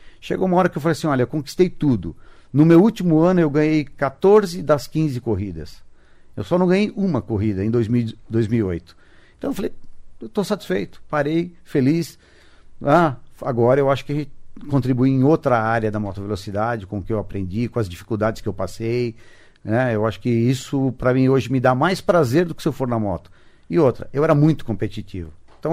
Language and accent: Portuguese; Mauá, São Paulo, Brazil; Eu sou de São Paulo, Mauá, São Paulo, e tenho 57